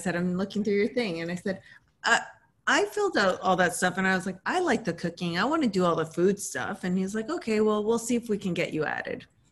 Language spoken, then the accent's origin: English; Canada; Because I came from Canada